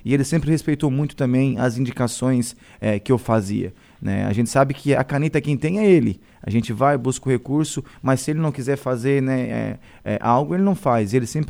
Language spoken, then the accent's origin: Portuguese; Criciúma, Santa Catarina, Brazil; now in Morro da Fumaça, Brazil; Eu vim de Criciúma, lá do bairro Renascer, na antiga Mina 4.